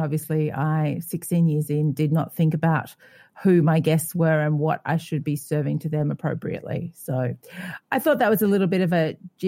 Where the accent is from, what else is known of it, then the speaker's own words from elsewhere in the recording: Australia; and I thought lamb, because I'm Australian. Australians like lamb.